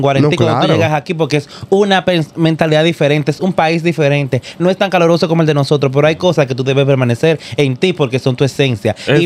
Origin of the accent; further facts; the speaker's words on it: San Francisco de Macorís, Duarte, Dominican Republic; born there; Yo nací en San Francisco de Macorís.